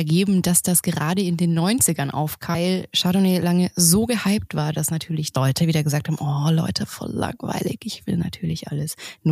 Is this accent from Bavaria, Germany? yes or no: yes; Bavaria, Germany; in wunderschönen München, in meiner Heimat Bayern